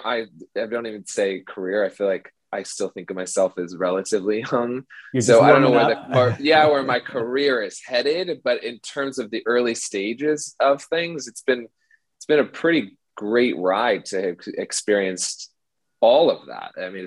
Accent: Midwest, United States; And I grew up in the Midwest and, you know, they were split level. They were two-story houses.

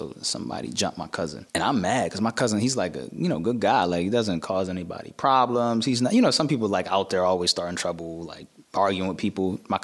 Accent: Pikesville, Maryland, United States; born or raised there

